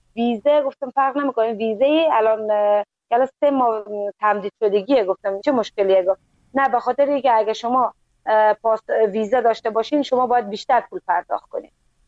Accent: Afghanistan; now in Iran; گفتم از افغانستان هستم

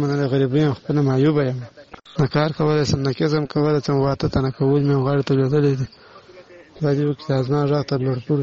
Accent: Murad, Badghis, Afghanistan; now in Kandahar, Afghanistan; افغان یم د کندهار ولایت څخه تاسو ته مسیج لیږم. ستاسو د بادغیس ولایت باندې مراد ولسوالۍ مې خو په الحال اوس په کندهار کې اوسېږم. موږ مهاجرین د پاکستان نه راغوښتي یو

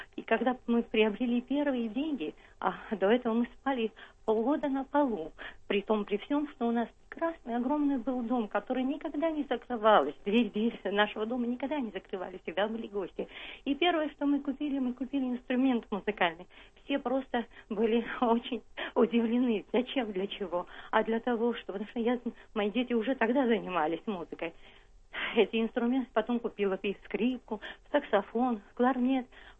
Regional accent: Abkhazia, Georgia; moved away as an adult; now in Moscow, Russia; Я вообще из Абхазии.

